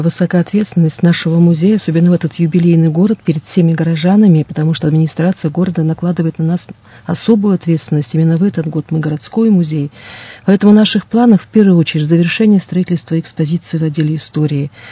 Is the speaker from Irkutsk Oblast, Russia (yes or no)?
yes; Irkutsk, Irkutsk Oblast, Russia; и вот я, иркутянка.